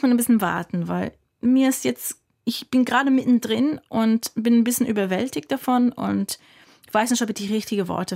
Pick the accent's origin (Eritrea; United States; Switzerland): United States; German is a second language; Ich als Amerikanerin habe mir erzählt, Kusse sehr keusch, weil in Amerika verwendet man die Zunge nur viel später.